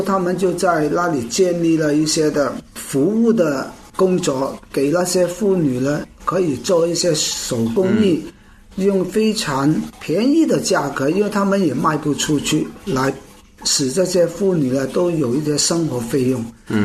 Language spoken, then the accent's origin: Chinese; Hong Kong; 我本身是在香港出生，我是生长在一个基督教的家庭。